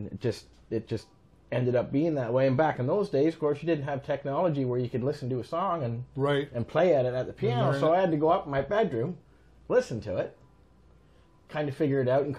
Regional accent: Canada; I was born and raised in Canada. My whole family was.

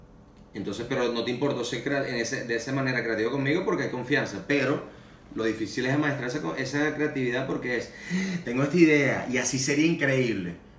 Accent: Venezuela; brother, tú no tienes idea de lo viral que tú eres en mi país. Es una vaina absurda. Porque el venezolano tiene la capacidad de que este vaso, si sale hoy, no sé cómo coño... lo empiezan a usar toda la gente

